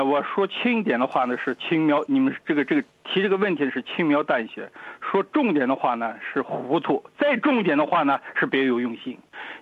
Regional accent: China; now in Australia

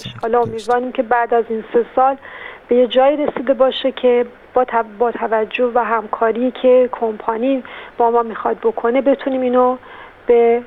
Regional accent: Iran; به عنوان یک ایرانی همیشه خوبه که با دید مثبت به همه چیز نگاه کنیم

